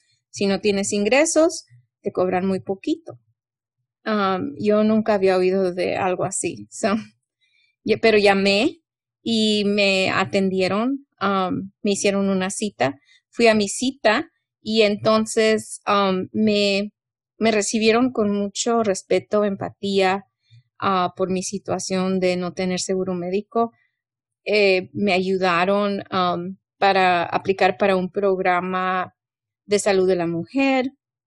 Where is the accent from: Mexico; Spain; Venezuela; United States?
United States; personas como yo, que a pesar de haber nacido y crecido en Estados Unidos